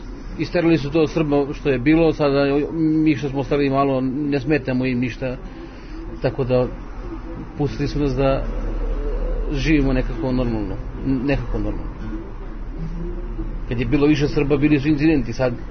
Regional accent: Pristina, Kosovo; now in Lipljan, Kosovo; Da, ovde sam rođen. Da. U Prištini sam rođen, ovde živim u Lipljanu.

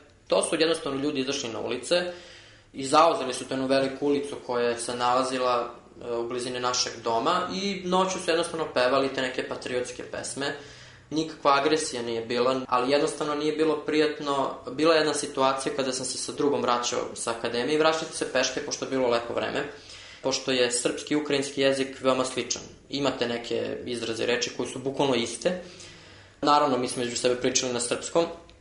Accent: Serbia; mi smo rekli iz Srbije

